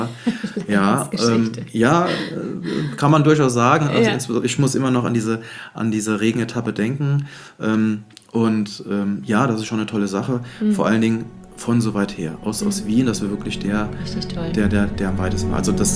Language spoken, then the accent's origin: German; Neuwied, Rhineland-Palatinate, Germany; Dann, ich komme aus Neuwied